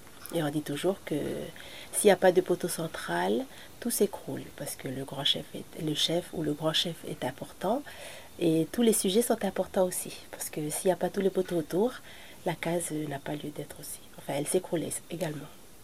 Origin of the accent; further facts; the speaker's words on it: Lifou, Loyalty Islands Province, New Caledonia; Je viens du sud de l'Ifou, d'une tribu qui s'appelle Kében, du clan Géoul … Et mon père est le chef du clan Géoul. Et je suis la seconde d'une fratrie de 9 enfants.